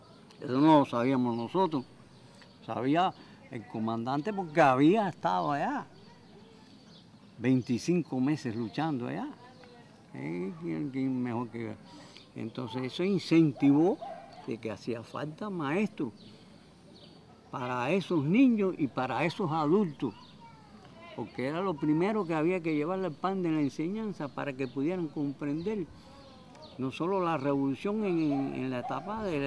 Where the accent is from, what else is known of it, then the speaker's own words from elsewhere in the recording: Cuba; yo estaba viendo como todo cubano... sentía la revolución